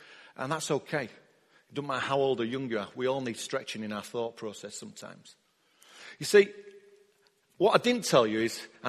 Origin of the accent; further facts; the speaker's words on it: Yorkshire and the Humber, United Kingdom; I'm a Yorkshire lad. I'm going to be blunt.